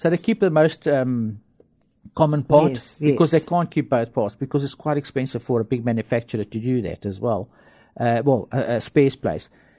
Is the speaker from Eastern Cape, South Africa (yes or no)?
no; Johannesburg, Gauteng, South Africa; I never did one in Joburg. I'm from Joburg. But down here, I've done about eight or nine already.